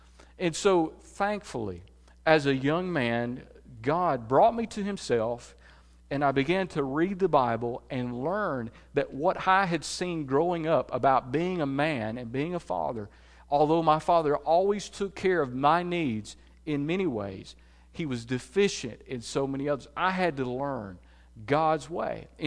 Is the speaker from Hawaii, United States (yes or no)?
no; Alabama, United States; I was raised in Walker County, Alabama. Don't hold that against me. If you go there, just watch out. It's an interesting place. And it's an old coal mining area.